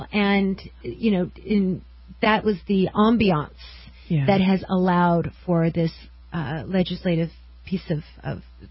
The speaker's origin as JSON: {"language": "English", "region": "California", "country": "United States", "also_born_or_lived": "San Diego", "said": "Yes, I'm from California, so definitely."}